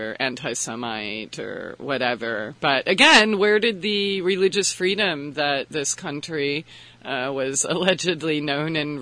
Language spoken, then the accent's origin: English; San Diego, California, United States; born there; I was born in San Diego, Balboa Hospital, but I actually lived on Whidbey Island just a few years ago.